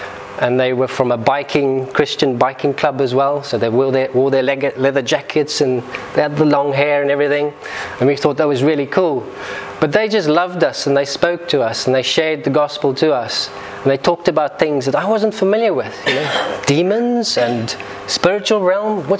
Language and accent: English; Cape Town, Western Cape, South Africa; also born or lived in Pretoria; I'm from South Africa. I was born in 1970 in Pretoria. That's the far north of the country. And moved down south to the southern tip of Africa, Cape Town, which you can see over there, which is my hometown.